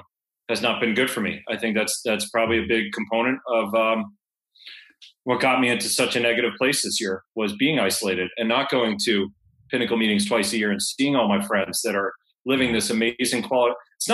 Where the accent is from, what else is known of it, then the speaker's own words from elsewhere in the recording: Fort Lauderdale, Florida, United States; because it used to be 7:30 when I was growing up in Fort Lauderdale.